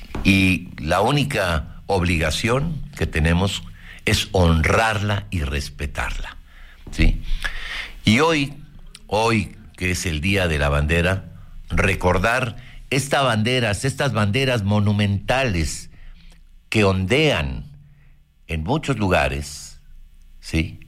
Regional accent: Mexico; La bandera representa todo lo que somos los mexicanos, nuestra identidad, nuestra historia, nuestro sentido de pertenencia.

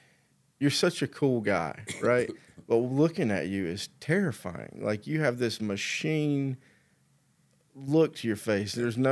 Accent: Clover, South Carolina, United States; In Clover, South Carolina. It's right under Charlotte. I mean, we're like 30 minutes from Charlotte.

